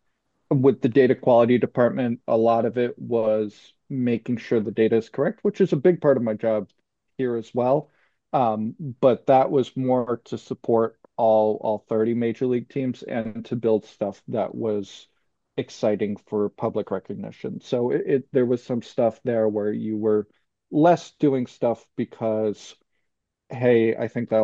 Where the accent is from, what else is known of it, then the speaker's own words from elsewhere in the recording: United States; I grew up in the Upper Valley.